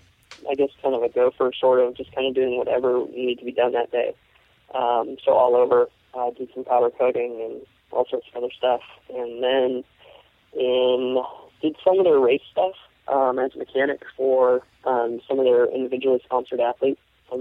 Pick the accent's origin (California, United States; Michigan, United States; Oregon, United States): California, United States; also born or lived in Santa Cruz; Originally, I came from California, where access is also a large issue. Originally in Southern California, where access is less of an issue. And then Northern California, Santa Cruz area